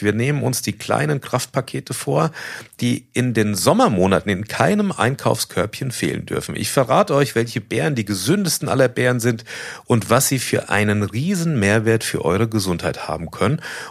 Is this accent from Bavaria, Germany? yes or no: yes; Miltenberg, Bavaria, Germany; born there; das ist bei uns hier, das ist meine Geburtsstadt, Miltenberg am Main